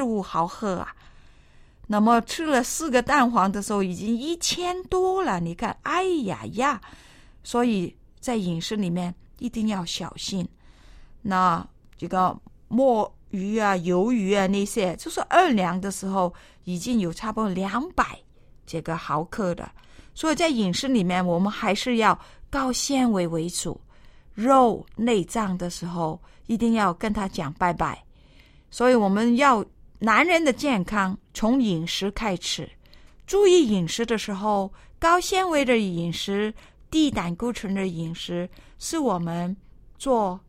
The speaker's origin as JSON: {"language": "Chinese", "country": "China", "said": "因为我们中国人，我们相信啊，鸡蛋是个非常好的食物。"}